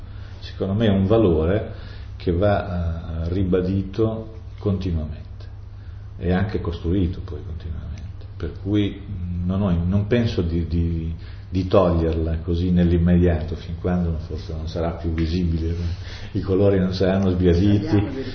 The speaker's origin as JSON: {"language": "Italian", "town": "Reggio Calabria", "region": "Calabria", "country": "Italy", "said": "io sono di Reggio Calabria"}